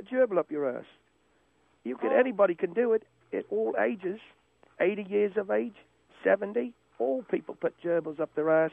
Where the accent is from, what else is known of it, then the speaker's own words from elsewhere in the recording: Sheffield, Yorkshire and the Humber, United Kingdom; I come from Sheffield, England. I come from the United Kingdom.